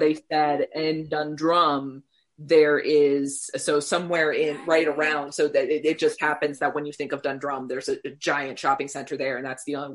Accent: Newark, Ohio, United States; I will have to go with the Indian mounds in the earthworks in Newark, Ohio. And just because that's my hometown, I apologize now.

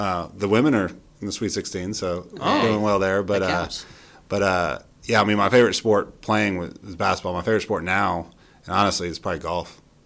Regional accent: Raleigh, North Carolina, United States; All right. Well, I actually grew up in Raleigh. I was born at Rex Hospital. So, true Raleigh guy.

